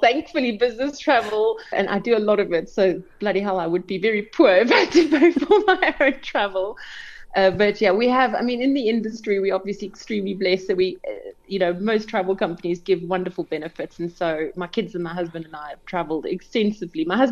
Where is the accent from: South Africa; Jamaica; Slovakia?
South Africa; Cape Town, Western Cape; I'm born and raised in Cape Town, and it's the place that I feel happiest when I arrive into.